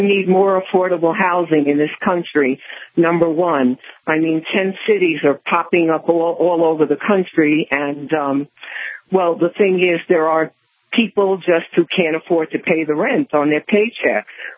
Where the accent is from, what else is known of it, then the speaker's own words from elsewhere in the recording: New York City, New York, United States; I'm 70 years old, and if someone's going to jump at me or smack me, and I came from New York City originally